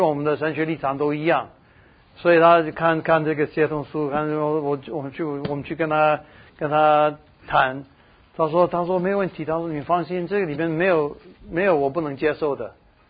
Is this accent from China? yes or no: no; Taiwan; 我记得有一次我们在台湾，对不起，我讲台湾多一点，因为我是从台湾来的。